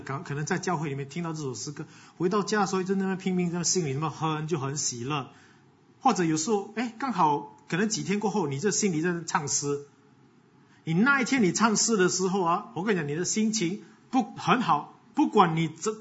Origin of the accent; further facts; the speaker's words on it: Singapore; 我们新加坡人要跑 2.4 公里